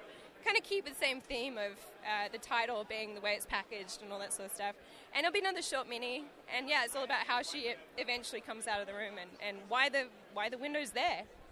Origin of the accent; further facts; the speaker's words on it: Perth, Western Australia, Australia; I'm originally from Perth, West Australia, and I made a journey all the way out to Monument Valley by myself.